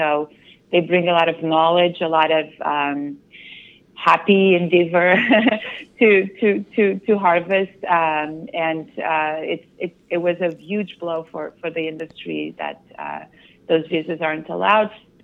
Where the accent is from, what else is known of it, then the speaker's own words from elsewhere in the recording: Portugal; moved away as an adult; now in California, United States; I'm originally from Portugal, and that's how I ended up in California and in the wine industry here, was coming to do an internship on a J-1 visa.